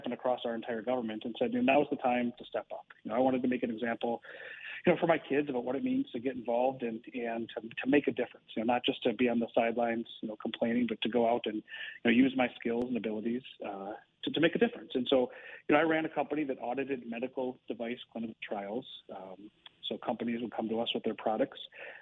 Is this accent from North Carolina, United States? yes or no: no; Plymouth, Minnesota, United States; now in Maple Grove, United States; I was born and raised, or not born, but I was raised in Plymouth, Minnesota, and you know, really a western suburban guy, but travel all around.